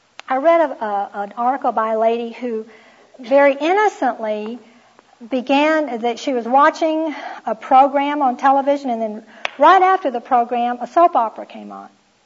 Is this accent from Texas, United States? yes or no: yes; Houston, Texas, United States; I grew up in Houston, Texas, and I didn't even know country music existed for a while.